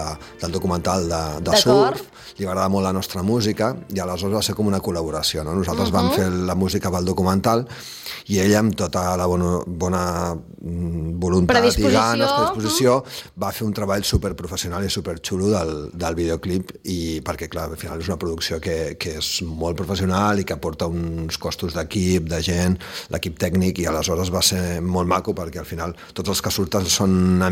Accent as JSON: {"language": "Catalan", "town": "Sitges", "region": "Catalonia", "country": "Spain", "lives_now": "Ribes, Spain", "said": "Jo, que sóc de Sitges també, però ara visc a Ribes."}